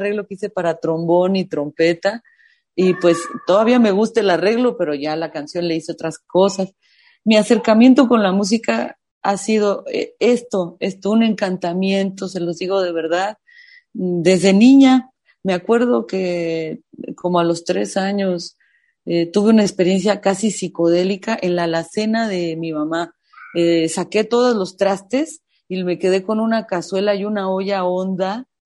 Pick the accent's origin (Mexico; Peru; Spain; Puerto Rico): Mexico; Me considero un músico mexicano